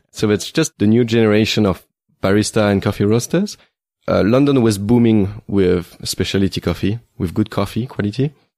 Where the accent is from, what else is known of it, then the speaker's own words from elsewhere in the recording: Luxembourg; My nationality is Belgian, but I'm actually from Luxembourg. So that's the tiny country that is between Germany, France, and Belgium. I still have my family company there. And so I used to live for the past 10 years in Luxembourg.